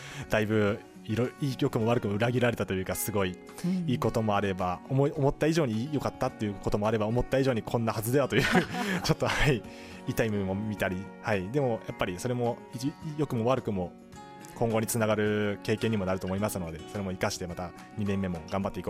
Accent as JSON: {"language": "Japanese", "region": "Niigata", "country": "Japan", "said": "僕はもともと出身が新潟なんですけども"}